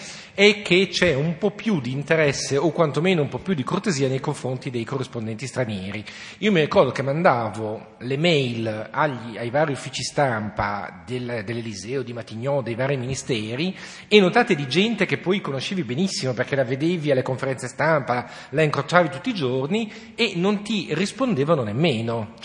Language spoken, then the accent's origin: Italian; Modena, Emilia-Romagna, Italy; born there; sono nato a Modena